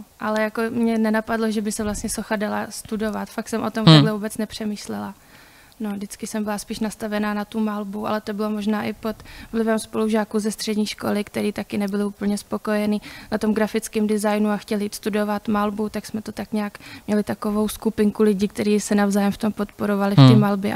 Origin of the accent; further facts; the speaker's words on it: Jaroměř, Hradec Králové Region, Czechia; born there; now in Ostrava, Czechia; Narodila jsem se v Jaroměři.